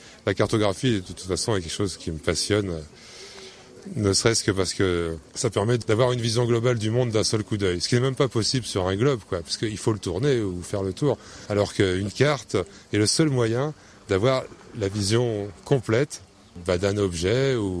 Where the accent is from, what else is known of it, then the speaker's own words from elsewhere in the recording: Manosque, Provence-Alpes-Côte d'Azur, France; J'ai grandi donc à Manosque, enfin pas à Manosque exactement, j'ai grandi dans la campagne avec mon premier voisin à 1 km.